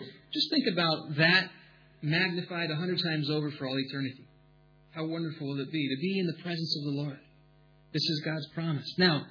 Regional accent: New Jersey, United States; I have to ask the British because, you see, I'm from New Jersey.

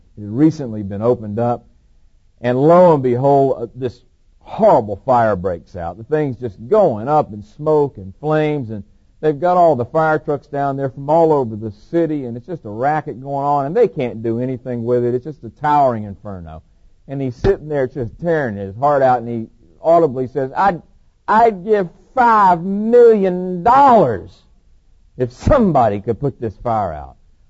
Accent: Georgia, United States; also born or lived in California; I just moved to Georgia. I lived out here in California for 11 years and returned back to my home state.

